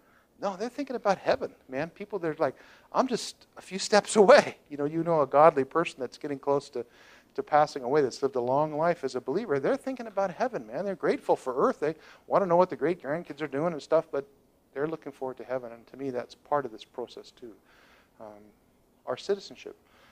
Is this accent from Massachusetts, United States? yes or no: no; Texas, United States; born there; moved away as an adult; I was born in the great state of Texas, and you can't be more American than Texan. I grew up in the United States Air Force. That makes you pretty American.